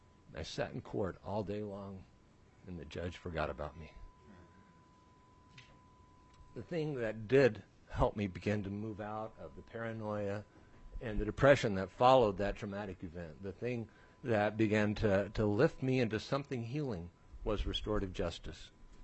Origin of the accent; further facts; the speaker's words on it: Rochester, United States; and I am from Rochester